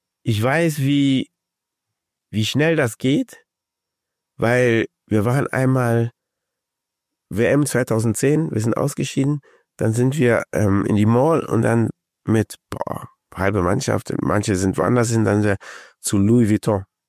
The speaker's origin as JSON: {"language": "German", "country": "Germany", "said": "ich komme aus Deutschland, ich kenne das so ein bisschen anders"}